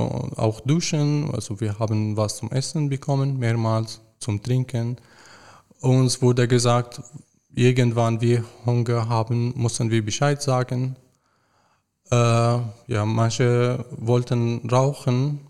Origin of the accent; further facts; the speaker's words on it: Syria; moved away as an adult; now in Germany; ich komme ja aus Syrien, ich bin vom Militär geflüchtet